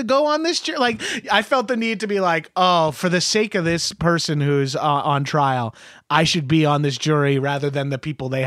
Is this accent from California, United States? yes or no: no; New York, United States; I'm Italian and I'm from New York, so I have a hard time.